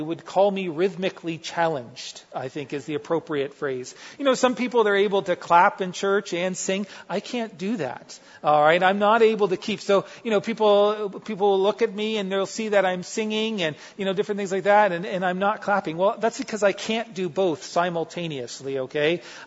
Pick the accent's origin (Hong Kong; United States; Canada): Canada; also born or lived in Netherlands; I was born in Europe and the Netherlands, came over to Canada when I was a child, and so of course I still have a Dutch name.